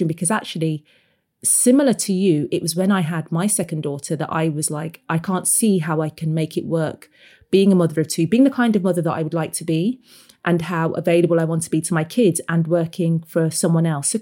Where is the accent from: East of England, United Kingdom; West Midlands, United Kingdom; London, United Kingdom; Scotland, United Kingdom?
West Midlands, United Kingdom; Birmingham; as a young Black girl growing up in Birmingham in the 90s, Pride magazine was really, you know, it was like the Bible.